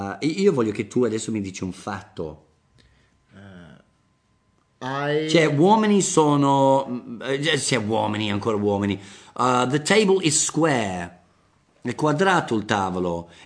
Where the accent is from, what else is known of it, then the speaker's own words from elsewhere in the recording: England, United Kingdom; Italian is a second language; magari perché sono inglese, non lo so, perché noi abbiamo questi strani cose.